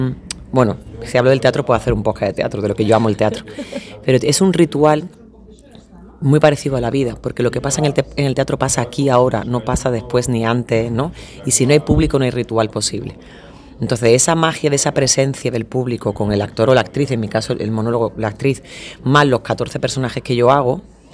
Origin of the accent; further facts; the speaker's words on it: Andalusia, Spain; accent: Andalusian; first language Andalusian; como en nuestro caso en Andalucía, nuestro dialecto como una lengua, porque queremos ya hablar de una cosa más simbólicamente hablando de mi lengua madre se llama andaluz y no le llame dialecto porque yo te hablo andaluz